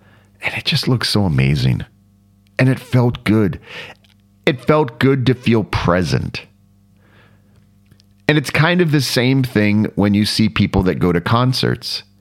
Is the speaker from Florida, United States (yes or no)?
yes; Florida, United States; And remembering what it was like being a teenager, growing up in Florida.